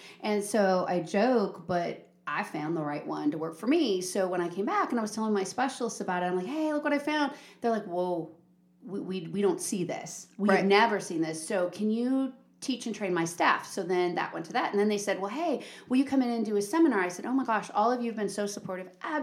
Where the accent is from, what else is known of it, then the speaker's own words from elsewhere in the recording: California, United States; And I'm from California. So obviously I grew up around it.